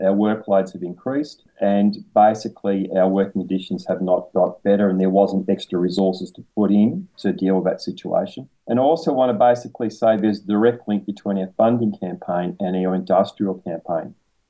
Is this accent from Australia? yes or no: yes; Victoria, Australia; I come from Northern Victoria. You can probably tell from the accent. Very few kids in my generation actually did HSC at the time. Very few of my family even finished high school. I didn't finish high school. I worked in factories for 10 years.